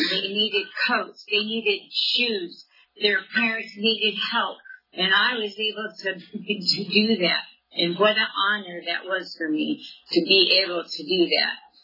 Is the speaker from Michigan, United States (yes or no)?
yes; Michigan, United States; when I first came to California, I'm from Michigan, and I hate it there.